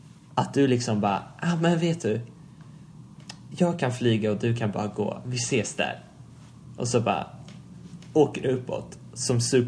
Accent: Sweden; bara för att jag är liksom uppvuxen i Sverige.

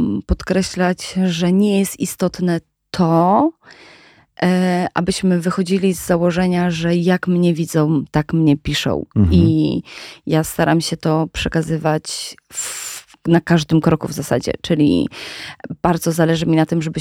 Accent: Połczyn-Zdrój, West Pomeranian Voivodeship, Poland; now in Warsaw, Poland; ja jestem z Połczyna Zdroju, maleńkiej miejscowości w województwie zachodniopomorskim.

